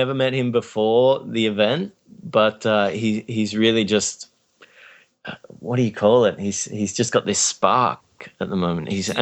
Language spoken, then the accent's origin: English; Australia; I'm from Australia.